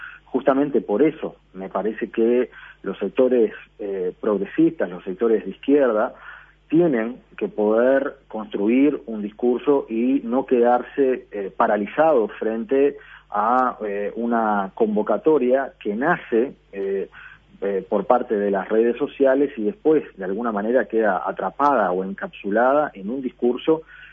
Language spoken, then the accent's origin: Spanish; Uruguay